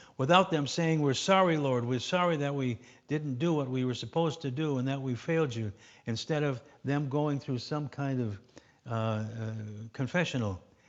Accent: North Lakeport, Michigan, United States; I was a country boy. I grew up in North Lakeport, Michigan.

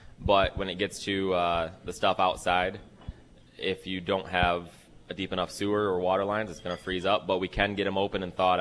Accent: Jackson, United States; I grew up here in Jackson on the south side on Avondale, Jackson High grad, and I love to give back to the city.

